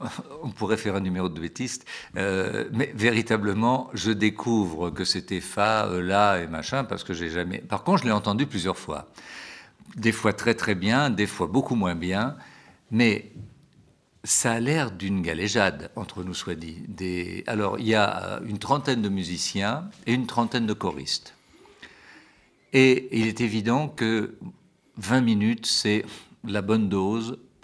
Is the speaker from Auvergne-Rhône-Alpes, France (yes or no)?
no; Rochefort-sur-Mer, Nouvelle-Aquitaine, France; Je crois que si dans ma ville natale, Rochefort-sur-Mer, en Charente-Maritime